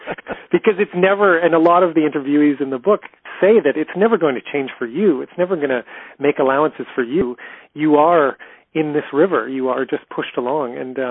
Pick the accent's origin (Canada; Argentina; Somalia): Canada; now in New York, United States; I was endlessly made fun of for being a Canadian by various New Yorkers, but I realized that would probably be my identity at the end of it.